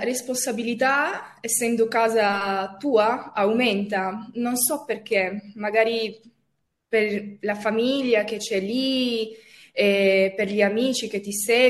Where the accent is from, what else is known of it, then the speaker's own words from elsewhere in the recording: Albania; io sono albanese, sarò per sempre albanese, l'Albania è la mia casa, i miei genitori sono lì, quindi mi sentirò sempre così.